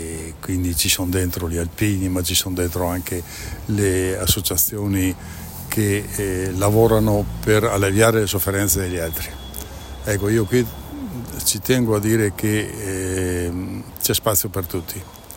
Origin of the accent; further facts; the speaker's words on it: Belluno, Veneto, Italy; Ho sempre detto: io vengo da Belluno e poi faccio un po' di sospensione, perché vedo le facce che si interrogano dicendo: dov'è Belluno?